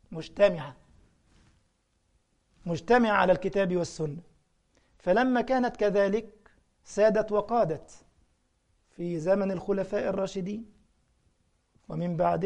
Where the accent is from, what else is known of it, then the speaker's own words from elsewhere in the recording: Egypt; فأنا مسلم ويكفيني فخرا أنني مسلم، بس خلاص بقى. إنما موطني أو منشئي، أنا نشأت في مصر، إنما أنا مسلم، هذه الهوية.